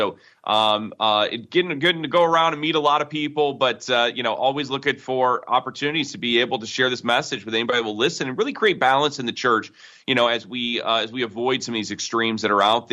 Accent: South Bend, Indiana, United States; I'm from South Bend, Indiana.

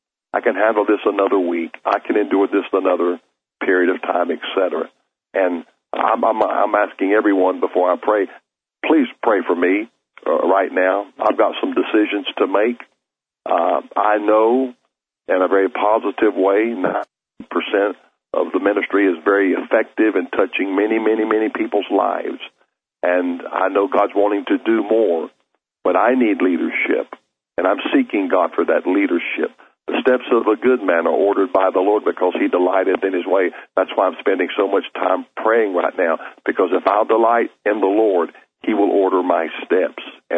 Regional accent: Charlotte, North Carolina, United States; He said, where are you from? I said, Charlotte, North Carolina.

